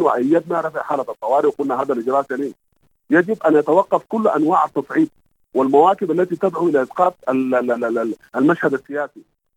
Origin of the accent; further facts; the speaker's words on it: Sudan; نحن كسودانيين نحن نريد حوار سوداني سوداني بقيادة سودانية بتسهيل من الخارج